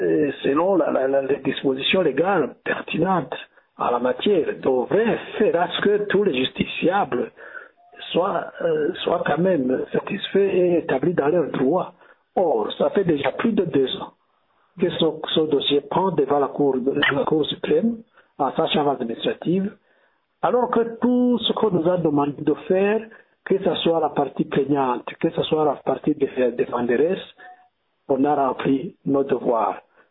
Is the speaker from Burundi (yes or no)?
yes; Burundi; alors que nous sommes des Burundais comme tant d'autres, que nous contribuons à l'essor national